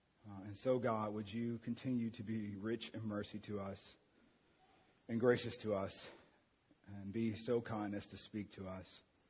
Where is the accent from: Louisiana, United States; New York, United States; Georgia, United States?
Louisiana, United States; New Orleans; So I grew up in New Orleans. It's influenced by West African, Haitian, German, Italian, Vietnamese, French, Spanish, everything, Cajun.